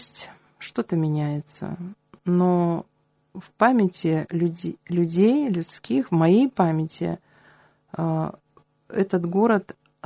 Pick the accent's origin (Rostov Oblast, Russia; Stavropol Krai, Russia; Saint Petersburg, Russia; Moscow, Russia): Saint Petersburg, Russia; томичи, с которыми я работала в Томске, сегодня живут в моем родном городе. Я там не живу, но мои томичи, они там живут. И это немножко тоже как бы кусочек меня в Питере, да.